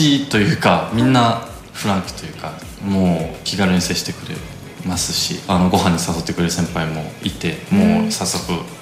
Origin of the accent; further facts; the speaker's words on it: Saitama, Japan; 出身は埼玉県です。